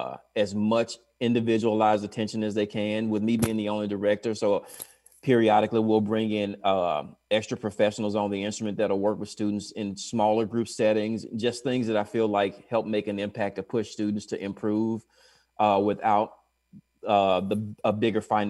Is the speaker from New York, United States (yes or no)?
no; Tennessee, United States